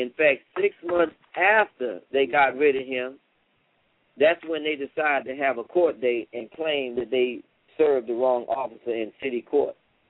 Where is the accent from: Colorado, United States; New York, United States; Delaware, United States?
New York, United States; Now, I'll say this. I grew up in New York. I used to be involved in gangs and stuff